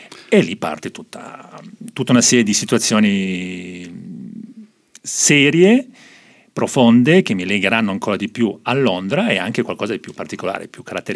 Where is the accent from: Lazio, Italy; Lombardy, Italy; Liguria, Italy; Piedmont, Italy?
Liguria, Italy; Genoa; Un legame con la mia città d'origine, Genova